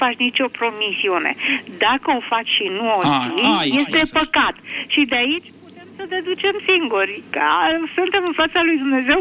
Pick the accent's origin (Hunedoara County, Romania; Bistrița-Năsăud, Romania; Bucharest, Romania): Bucharest, Romania; sunt din București.